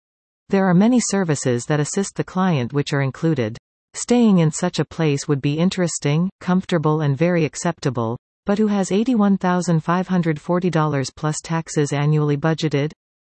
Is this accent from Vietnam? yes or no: no; Bradford, Ontario, Canada; in my hometown of Bradford, Ont.